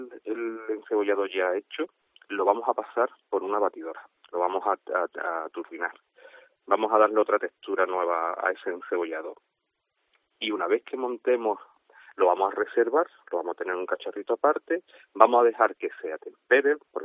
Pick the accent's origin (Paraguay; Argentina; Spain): Spain; Vejer de la Frontera, Andalusia; y además no me tengo en el casco antiguo de Bejer, que toda la gastronomía y la buena gastronomía de mi pueblo se de tapeo